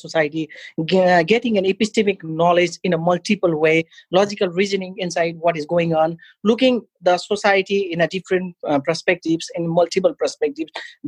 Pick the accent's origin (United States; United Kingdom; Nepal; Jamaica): Nepal; English is a second language; back in my country, I'm from Nepal, and I start doing a volunteering job.